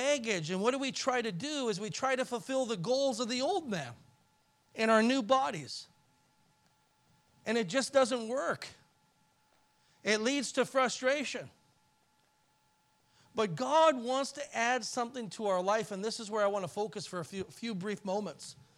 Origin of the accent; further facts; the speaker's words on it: Canada; born there; and I was born in Canada, and it's like, what in the world is this?